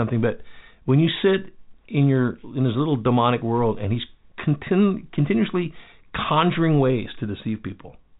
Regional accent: New Zealand; also born or lived in Canada; I was in high school. I was in New Zealand. My mom's American. My dad's from New Zealand. I was born in Canada, grew up all over the place, but spending 10 years in New Zealand

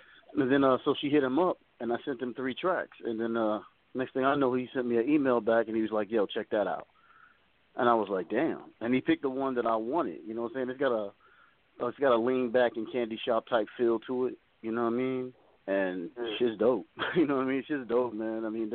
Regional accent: Virginia, United States; Yeah, I'm from Virginia. You know, I'm from Virginia, bro. You know what I mean? So

